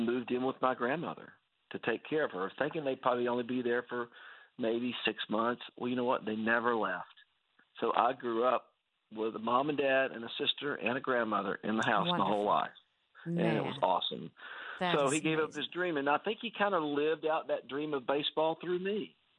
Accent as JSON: {"language": "English", "region": "West Virginia", "country": "United States", "tie": "born or raised there", "said": "The airport is, like, really kind of in my hometown, but it's up on a hill. You know, it's but kind of in the rolling hills of West Virginia, but literally, you know, the airport's 10 minutes from us."}